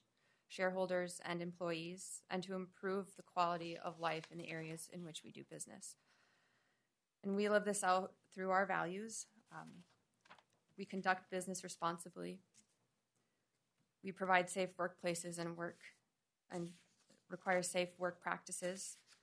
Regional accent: Foxhome, Minnesota, United States; I remember growing up in Fox Home, my mom getting a call letting her know that there was an outage and she was an accounting assistant.

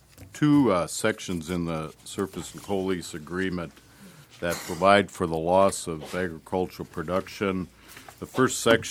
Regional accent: North Dakota, United States; I was born in Richardson, North Dakota, and raised on a farm and ranch just 7 miles south of there.

